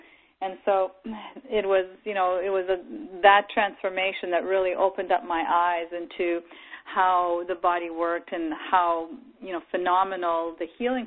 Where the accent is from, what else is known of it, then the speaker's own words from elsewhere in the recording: Saint Boniface, Manitoba, Canada; I grew up in Saint Boniface in the province of Manitoba.